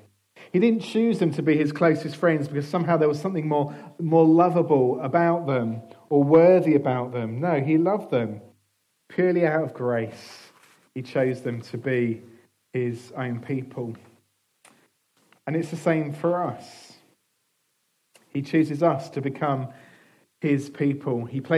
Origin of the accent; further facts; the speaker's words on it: United Kingdom; But because we're British, what happened was we all queued up.